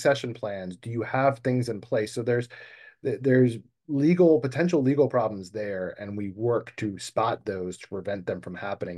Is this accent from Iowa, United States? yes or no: no; New Orleans, Louisiana, United States; I'm born and raised in New Orleans. I was an undergrad when Katrina hit